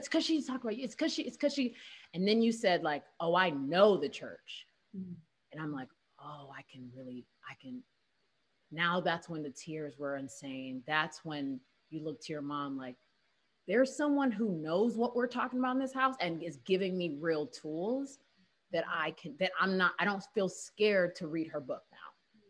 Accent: Houston, Texas, United States; I'm from Houston.

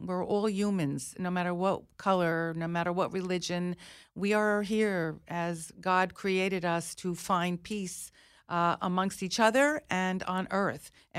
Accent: United States; Our country especially, because I'm an American, a very proud American.

